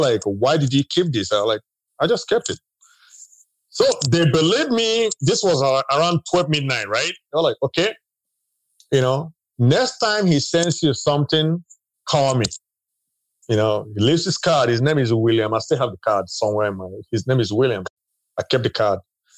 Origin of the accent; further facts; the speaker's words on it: Nigeria; born there; I was born in Nigeria, so I was a first year.